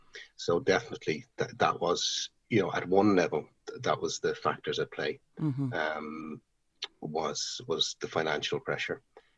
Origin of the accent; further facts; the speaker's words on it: Dún Laoghaire, Leinster, Ireland; I'm from Dunleary, neck of the woods. Live in Cabinteely, working in Greystones at the minute.